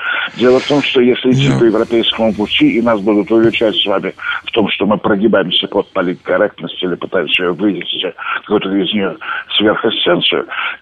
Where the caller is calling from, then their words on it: New Moscow, Moscow, Russia; Я звоню из Новой Москвы, надеюсь, я слышен.